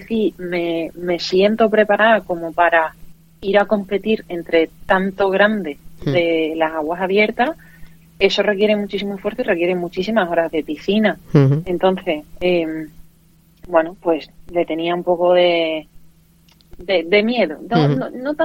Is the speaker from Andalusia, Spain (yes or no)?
yes; Montilla, Andalusia, Spain; yo cuando preguntan yo siempre digo que soy de Montilla.